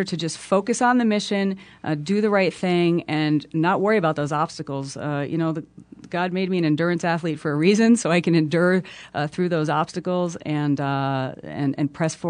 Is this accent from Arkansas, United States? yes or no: no; Warwick, Rhode Island, United States; I grew up in Warwick, Rhode Island. I'm the youngest of five children, and my father died suddenly when I was 12 years old.